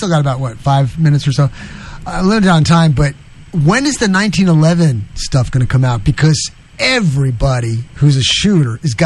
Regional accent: Poughkeepsie, New York, United States; I'm from Poughkeepsie, man, up to Hudson.

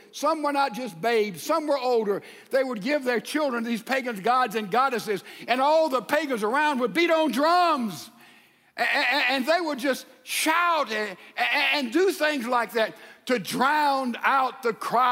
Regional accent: Mississippi, United States; now in Texas, United States; You know, the culture of Texas is not the culture of my home state of Mississippi.

